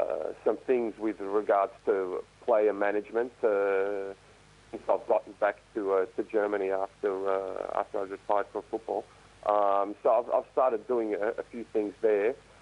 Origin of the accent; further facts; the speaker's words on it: Canberra, Australian Capital Territory, Australia; I mean, obviously, me, myself, growing up in Canberra